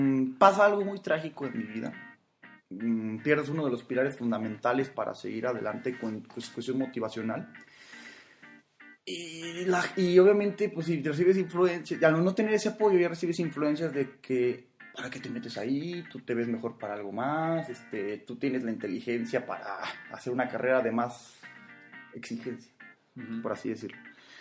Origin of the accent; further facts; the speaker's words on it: San Luis Potosí, Mexico; Soy potosino a capa y espada.